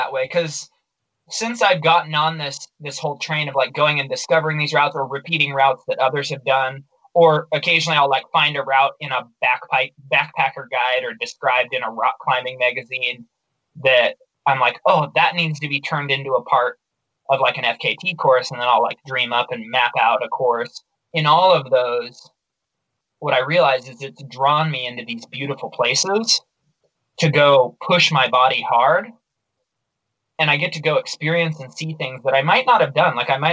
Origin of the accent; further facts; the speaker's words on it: Baker City, Oregon, United States; And it's right near my hometown, Baker City. And so it sort of feels like my backyard. We used to go swim and play and boat and fish in the Snake River.